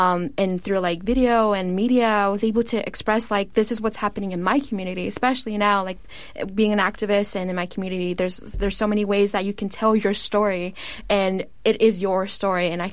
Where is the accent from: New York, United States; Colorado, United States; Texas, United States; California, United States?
California, United States; Oakland; I'm originally from Oakland.